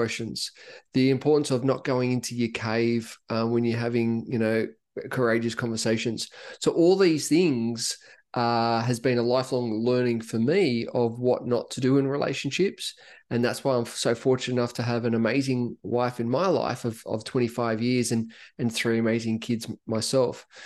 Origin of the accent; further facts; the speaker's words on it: Sydney, New South Wales, Australia; growing up in Sydney, mum, dad, two sisters at the time, another sister was coming.